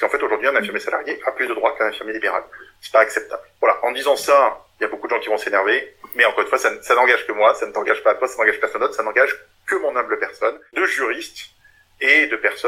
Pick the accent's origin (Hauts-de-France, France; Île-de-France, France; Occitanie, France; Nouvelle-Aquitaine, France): Occitanie, France; Toulouse; Je fais un peu de pub, je suis toulousain